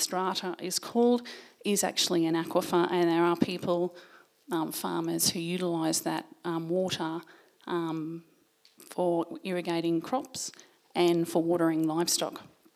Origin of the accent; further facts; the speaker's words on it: Queensland, Australia; So, yes, I'm a farmer from Queensland.